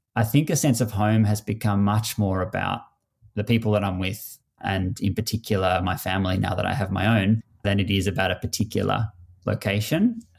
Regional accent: Melbourne, Victoria, Australia; where I grew up in St Kilda in inner Melbourne, inner South Melbourne

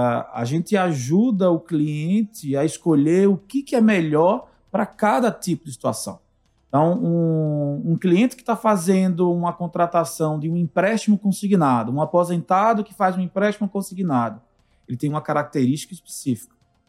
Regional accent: Alagoas, Brazil; also born or lived in Pernambuco / Brasília; now in Belo Horizonte, Brazil; eu sou de Alagoas, meu RG é de Alagoas, meu telefone é de Pernambuco, porque eu morei 11 anos lá, mas eu moro aqui em BH há 5 anos, e a minha conta corrente é de Brasília, porque eu morei lá.

